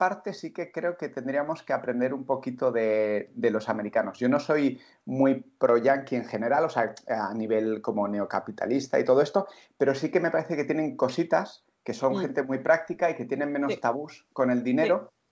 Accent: San Sebastián, Basque Country, Spain; yo estudié en Barcelona, soy de Donosti, estudié en Barcelona la parte final del segundo ciclo de biología.

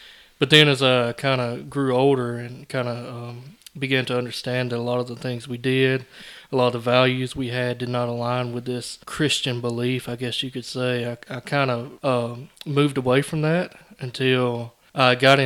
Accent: Carrollton, Alabama, United States; now in Vernon, United States; I'm originally from Carrollton, Alabama, and now I live here in Vernon, Alabama.

